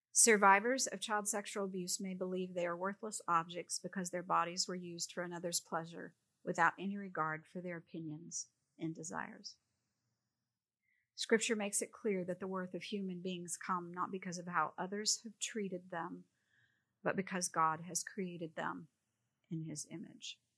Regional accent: Philippines; I come from a Catholic culture where people self-flagellate. I grew up in the Philippines.

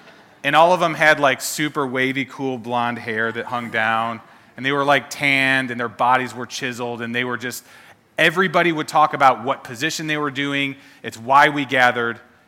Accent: Ohio, United States; So I was raised in Ohio, northern part

